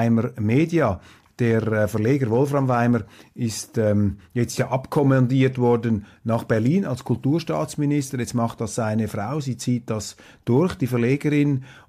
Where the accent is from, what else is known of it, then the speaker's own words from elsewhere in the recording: Switzerland; Aber es ist natürlich für mich jetzt als Schweizer sehr, sehr interessant gewesen